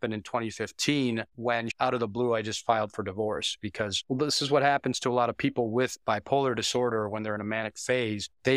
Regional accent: Toledo, Ohio, United States; now in Chicago, United States; I've spent more of my life in Chicago than anywhere else. So I kind of consider this my hometown, but Toledo is where we grew up.

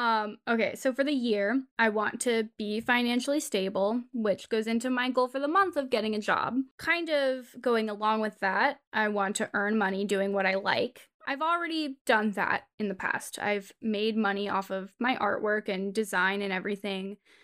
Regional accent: California, United States; I'm sorry to everybody who lives in any other state, but as somebody born and raised in California, I fully believe that this is the superior state.

